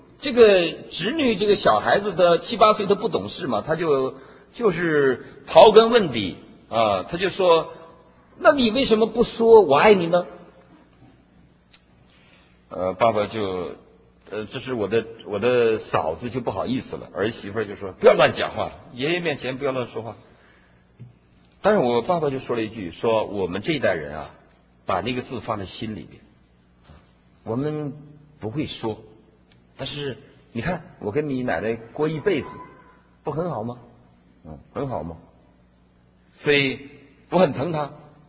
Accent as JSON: {"language": "Chinese", "region": "Shandong", "country": "China", "said": "所以我们山东人就叫做严父慈母，慈母"}